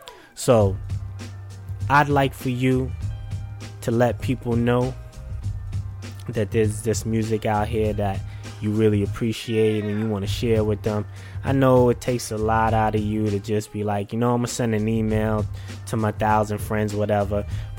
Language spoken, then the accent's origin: English; Tampa, Florida, United States; And there's so much respect for these artists that I'd like to see right here in my hometown of Tampa.